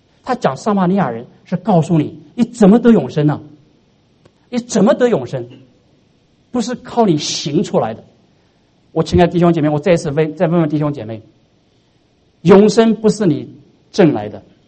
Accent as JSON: {"language": "Chinese", "country": "China", "said": "我们中国人学不是通过脑的，我们是通过看的。"}